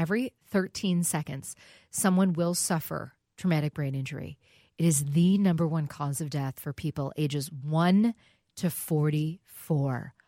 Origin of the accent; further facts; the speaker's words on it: Edina, Minnesota, United States; And I mean, I grew up in Edina. I love hockey to this day.